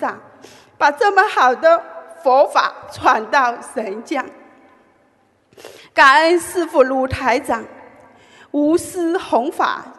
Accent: Netherlands; 我来自荷兰，与大家分享我的

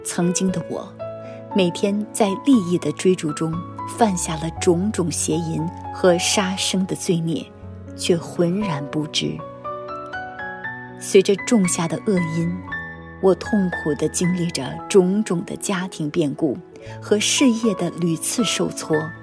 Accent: Shanghai, China; 我是来自上海的

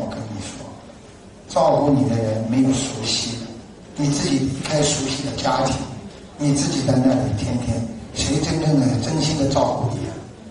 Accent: China; now in Australia; 我们中国人很好，孝顺父母，

